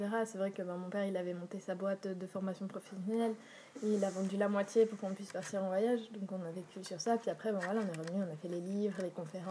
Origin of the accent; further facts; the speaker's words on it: Switzerland; je suis une Suisse un peu ratée, je suis désolée.